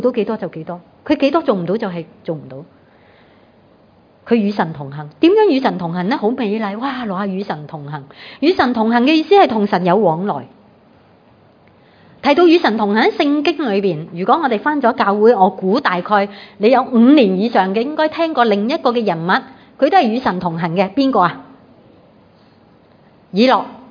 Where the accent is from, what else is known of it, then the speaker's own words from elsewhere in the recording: China; 就好像我们中国人，我们有一些观念的，我们有一些价值观是什么呢？